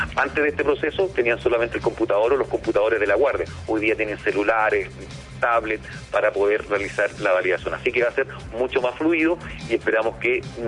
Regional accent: Chile; los carabineros sí deben ir a sufragar, como todo chileno, porque somos parte de nuestro país

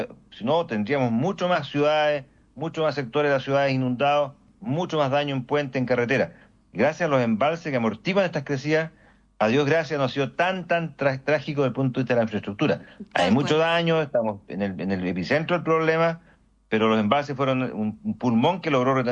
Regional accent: Ovalle, Coquimbo, Chile; born there; yo soy originario de allá, yo nací justamente en Ovalle, así que tengo familiares incluso que son agricultores allá

